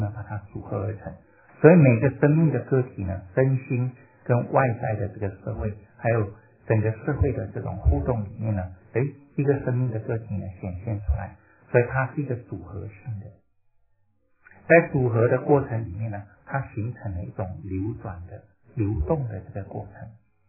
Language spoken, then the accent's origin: Chinese; Malaysia; 我们做华人，我从马来西亚过来，